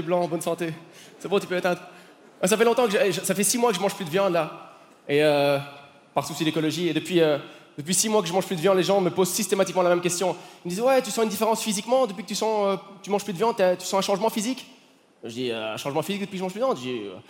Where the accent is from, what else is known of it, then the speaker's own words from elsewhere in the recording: Belgium; Comment ça a été dur pour nous, en tant que Belge, de perdre contre la France en particulier